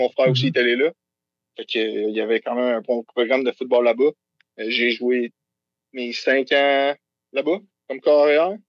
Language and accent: French; Mirabel, Quebec, Canada; now in Quebec City, Canada; Non, moi, je viens de la Rive-Nord de Montréal, fait que je viens de Mirabel.